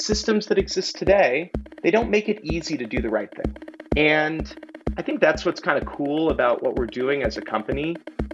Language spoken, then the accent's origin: English; San Francisco, California, United States; just to ground everybody … I grew up in San Francisco.